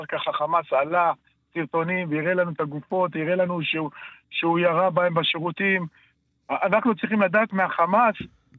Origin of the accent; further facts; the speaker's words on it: Gilat, Southern District, Israel; אנחנו ממושב גילת.